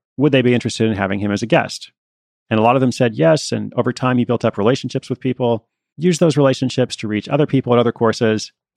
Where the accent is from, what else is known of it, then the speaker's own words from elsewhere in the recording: Portland, Oregon, United States; I'm going on to Los Angeles tonight, San Diego tomorrow, my hometown of Portland the day after that.